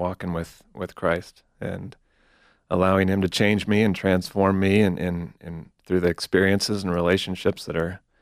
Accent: Indiana, United States; Well, I'm a Hoosier. I grew up in Indiana. And small town, rural Indiana, woods, corn, soybeans.

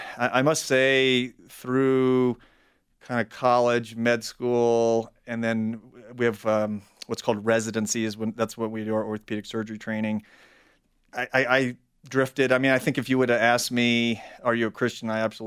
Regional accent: Cleveland, Ohio, United States; Well, you know, I grew up in Cleveland, so I still root.

